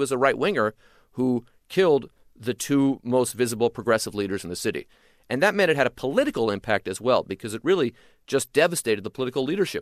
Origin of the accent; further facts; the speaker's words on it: San Francisco, California, United States; And my mother had moved out there in 1971, and we were part of the newer San Francisco.